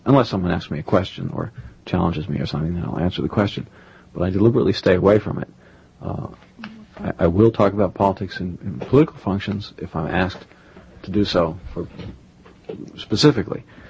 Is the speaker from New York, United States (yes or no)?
yes; New York City, New York, United States; born there; I always say I was born here, or I was born in Manhattan.